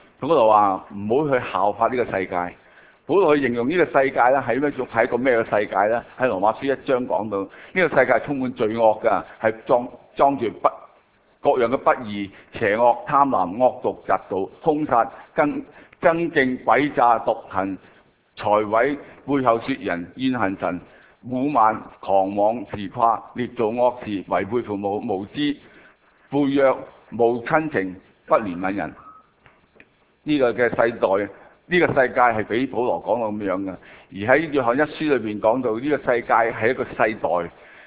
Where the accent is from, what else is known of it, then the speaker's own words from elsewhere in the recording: Hong Kong; 我成長嘅過程，我喺香港出世，咁我成長嘅過程咧就係啱啱香港經濟起步嘅時候。